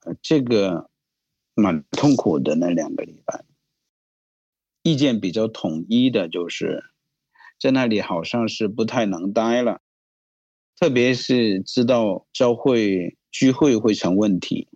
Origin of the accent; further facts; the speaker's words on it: China; 再几次看看发现说全世界我们中国人拿着护照就能去的地方很少